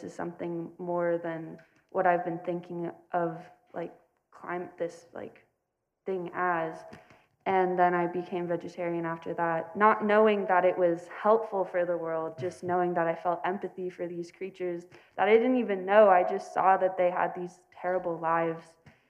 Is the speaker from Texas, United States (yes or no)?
no; Utah, United States; I grew up in Utah, and I didn't know what climate change was for a really long time.